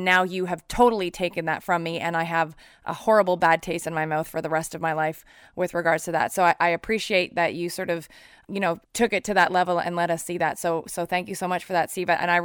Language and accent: English; Canada; I'm a Canadian